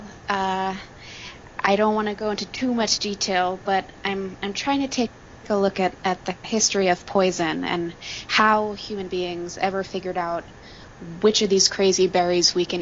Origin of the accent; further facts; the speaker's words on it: Manhattan, New York, United States; I am from Manhattan and I went to Norway